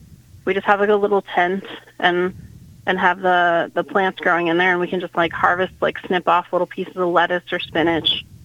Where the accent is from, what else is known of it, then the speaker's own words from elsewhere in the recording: Cleveland, Ohio, United States; now in Alexandria, United States; So I actually grew up in Ohio, kind of southwest Cleveland area.